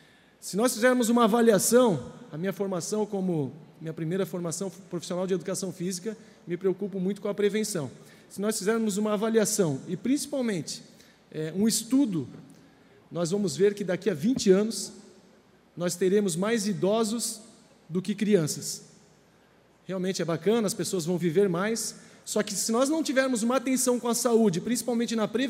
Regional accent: Joinville, Santa Catarina, Brazil; Para a região de Joinville, para a cidade de Joinville, de onde vim, né, minha base eleitoral, mas também para todo o Norte do Estado.

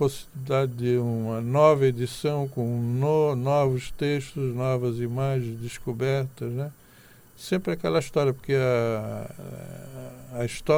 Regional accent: São José, Santa Catarina, Brazil; Eu nasci em São José, da Terra Firme.

